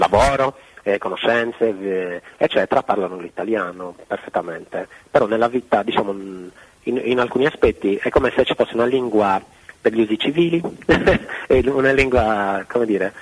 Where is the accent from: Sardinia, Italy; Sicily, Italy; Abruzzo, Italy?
Sardinia, Italy; Cagliari; No, io sono sardo, sono nato a Cagliari, sempre vissuto in Sardegna, di origine sarda, da secoli, millenni, da generazioni ovviamente, finché siamo in grado di tornare indietro.